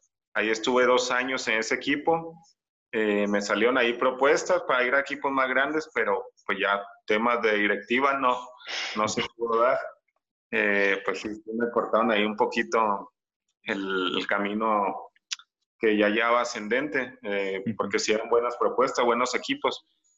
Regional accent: Torreón, Coahuila, Mexico; Yo soy de aquí de Torreón, entonces aquí es el equipo de la ciudad.

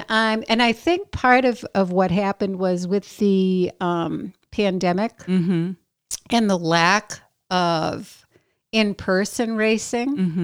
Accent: New Hampshire, United States; Okay, so I grew up in New Hampshire, and my family was not active at all.

